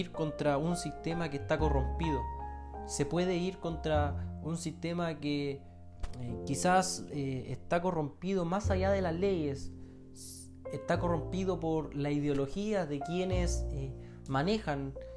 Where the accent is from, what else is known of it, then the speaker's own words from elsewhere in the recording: Chile; a lo que vivimos y nos sucede a nosotros como sociedad chilena